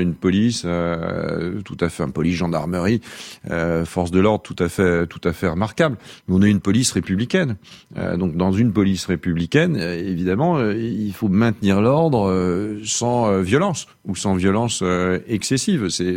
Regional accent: France; je suis français

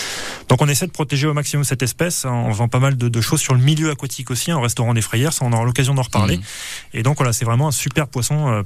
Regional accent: Nouvelle-Aquitaine, France; Alors chez nous en Limousin, déjà quand on passe les 1m20, 1m25, on est déjà sur des poissons de très très grosse taille.

